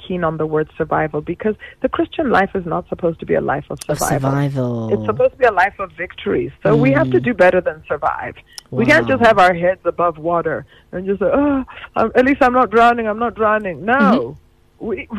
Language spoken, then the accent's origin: English; Canada; also born or lived in United States; I'm from Africa. I mean, I know my accent is a bit strange, because I half grew up in Canada and I half grew up in the United States. But the bottom line is I'm African.